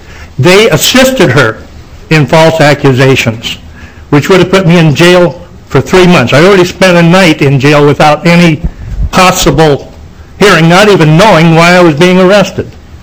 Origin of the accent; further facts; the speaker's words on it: Hopkins, Minnesota, United States; I'm from Hopkins.